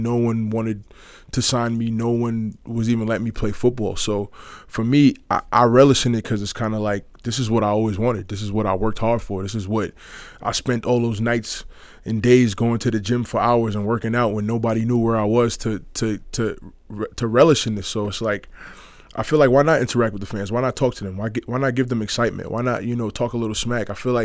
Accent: New York City, New York, United States; now in Canada; I'm an East Coast guy. I mean, I grew up in New York. I'm a New York City kid, so Toronto's not very far from home.

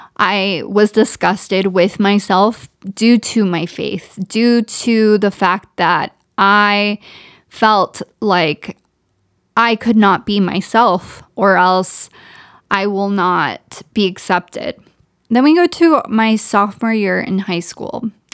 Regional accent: Ontario, California, United States; Sixth grade, we end up moving to Ontario, which is the Inland Empire. For those who don't know, it's kind of a suburb of not LA, but it's like an hour from LA. And that's kind of where I grew up. I grew up in Ontario. And we moved there when I was in sixth grade.

